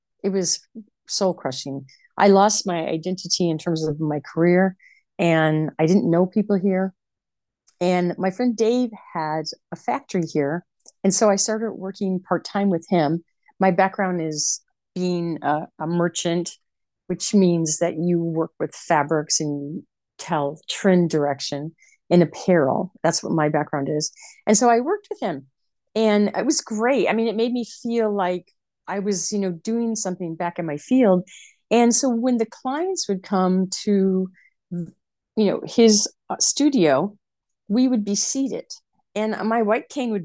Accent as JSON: {"language": "English", "town": "Montclair", "region": "New Jersey", "country": "United States", "tie": "born or raised there", "also_born_or_lived": "New York", "lives_now": "Houston, United States", "said": "I basically lose my hometown, which is Montclair, New Jersey. We end up in Houston, Texas"}